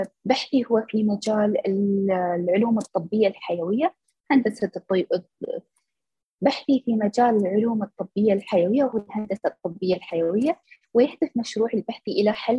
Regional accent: Khor Fakkan, Sharjah, United Arab Emirates; أنا نشأت في مدينة خوفكان، وهي مدينة ساحلية تابعة لإمارة الشارقة في دولة الإمارات العربية المتحدة. ورغم أني نشأت في مدينة صغيرة

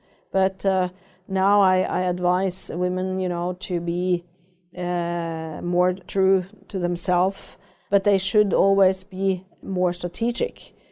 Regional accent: Norway; I'm fortunate coming from Norway

